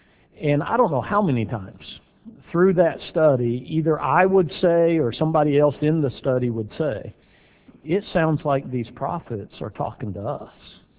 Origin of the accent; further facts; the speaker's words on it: Joplin, Missouri, United States; I was actually born and raised in Joplin and went to school there and college there at Missouri Southern. And so it was kind of rough to see your hometown so torn up.